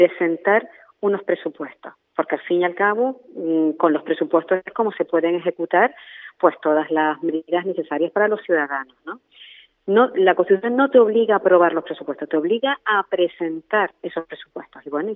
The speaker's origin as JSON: {"language": "Spanish", "region": "Canary Islands", "country": "Spain", "said": "es un derecho que tenemos los canarios, porque no nos olvidemos que somos una región ultraperiférica y que estamos muy lejos del territorio continental"}